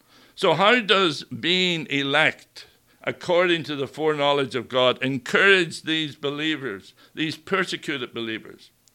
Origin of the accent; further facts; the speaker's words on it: Ireland; I remember as I was growing up in Ireland